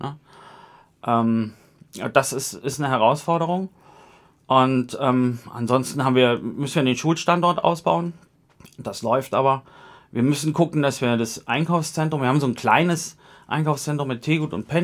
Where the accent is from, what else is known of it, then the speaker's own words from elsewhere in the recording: Kassel, Hesse, Germany; Ich bin nie aus dieser Stadt rausgekommen. Länger. Ich bin Kasseläner. Ich bin in Kassel geboren, meine Eltern sind in Kassel geboren, meine Mutter kommt vom Jungfernkopf und ich kenne den Jungfernkopf seit Kindertagen an. Meine Oma hat da gewohnt